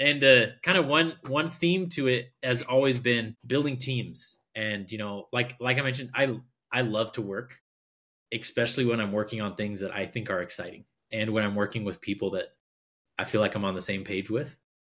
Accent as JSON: {"language": "English", "region": "Minnesota", "country": "United States", "tie": "born or raised there", "also_born_or_lived": "Indiana", "said": "Yeah. So I grew up in Minnesota in the United States. You know, lived there till right before my senior year of high school, then moved to Indiana, went off to college."}